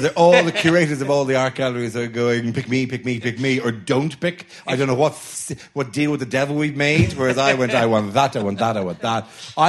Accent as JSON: {"language": "English", "country": "Ireland", "said": "I'm Irish. We used to be diversity. We were diversity once."}